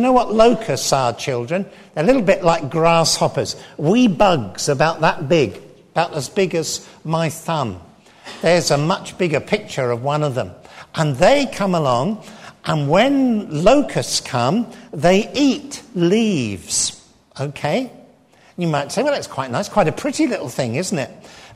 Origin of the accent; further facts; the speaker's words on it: England, United Kingdom; Sorry, forgive me, I'm English.